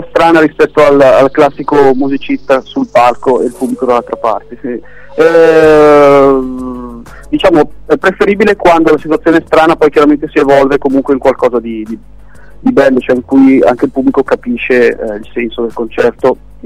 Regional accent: Lombardy, Italy; now in Milan, Italy; Io vengo dalla Valtellina e adesso però da un paio d'anni vivo stabilmente a Milano

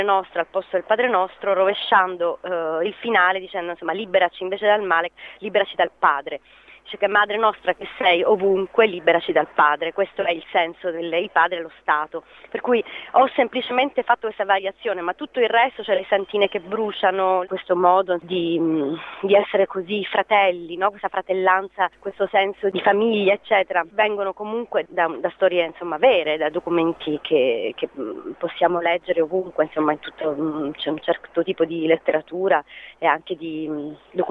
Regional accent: Sicily, Italy; il fatto che siamo siciliani, il fatto che ci sentiamo in qualche modo chiamati in causa anche, no? Perché vivendo lì

